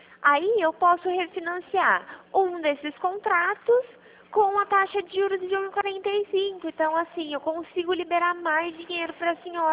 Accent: Araras, São Paulo, Brazil; sou daqui de Araras.

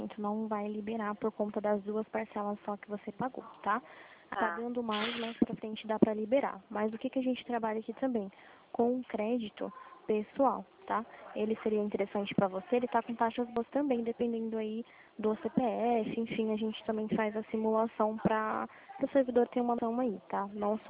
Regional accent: Limeira, São Paulo, Brazil; eu sou aqui de Limeira, tá?

